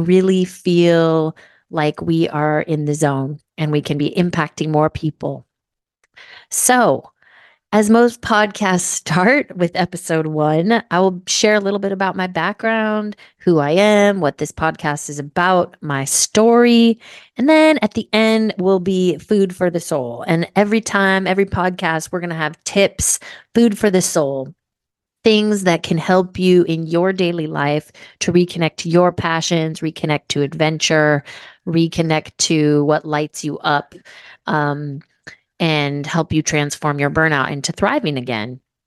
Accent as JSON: {"language": "English", "town": "Seattle", "region": "Washington", "country": "United States", "tie": "born or raised there", "said": "I grew up in Seattle, and long before I was a nurse practitioner, I was really into alternative healing, holistic health."}